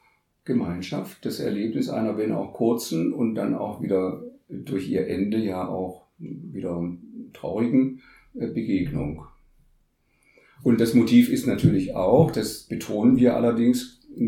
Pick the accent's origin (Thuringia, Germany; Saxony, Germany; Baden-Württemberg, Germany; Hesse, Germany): Baden-Württemberg, Germany; Stuttgart; Die Idee ist 1995 in Stuttgart geboren worden, in meiner Heimatstadt nebenbei.